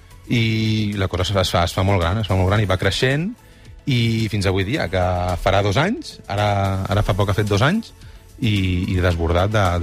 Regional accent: Viladecans, Catalonia, Spain; quan anava per Viladecans, jo soc de Viladecans, per Barcelona

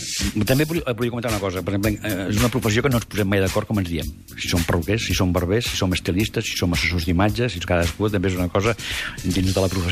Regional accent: Sant Llorenç de Morunys, Catalonia, Spain; Jo sóc fill de barbers, sóc net de barbers, sóc fill de Sant Llorenç de Morunys, el meu pare era barber, el meu avi era barber.

